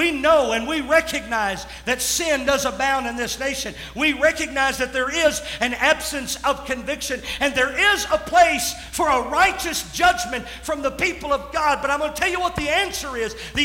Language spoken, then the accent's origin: English; United States; I am American, true and true. I stand for the stars and stripes.